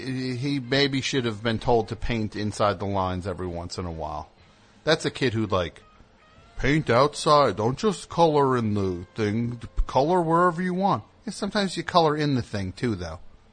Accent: Williamsburg, Virginia, United States; Yeah, I'm from Williamsburg, Virginia.

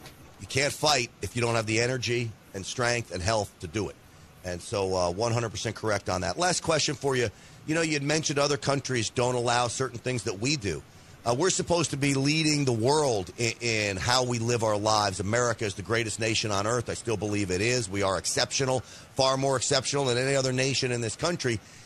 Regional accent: New York, United States; now in Dallas, United States; I grew up in New York. I don't tell anybody, and I live in Dallas

